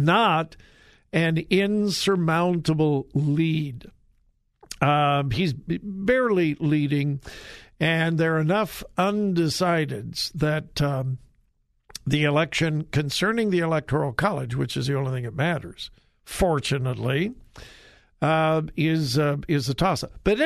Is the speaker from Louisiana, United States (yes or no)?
no; Westerville, Ohio, United States; No, and you won't see it in my hometown of Westerville either, Craig.